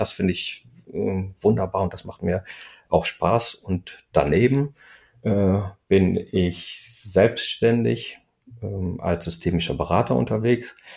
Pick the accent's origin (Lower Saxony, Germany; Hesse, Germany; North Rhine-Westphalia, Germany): North Rhine-Westphalia, Germany; born there; now in Hamburg, Germany; Ich komme gebürtig aus dem Münsterland, lebe jetzt seit fast 20 Jahren immer wieder mit Unterbrechungen in Hamburg.